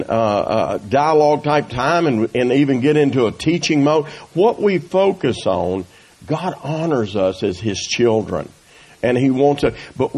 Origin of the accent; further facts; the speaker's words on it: Brinkley, Arkansas, United States; And I was from Brinkley.